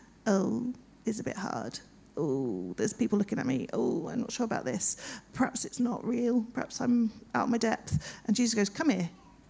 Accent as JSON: {"language": "English", "region": "London", "country": "United Kingdom", "tie": "born or raised there", "also_born_or_lived": "Kent / Lancaster / Surrey", "lives_now": "Manchester, United Kingdom", "said": "So I was born in Kent and then went to London with my parents and lived in South London for a few years."}